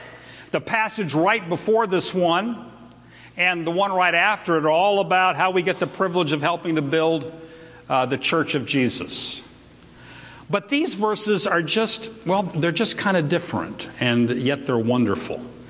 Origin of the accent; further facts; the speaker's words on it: Florida, United States; I used to hear about them a lot when I was growing up in Florida.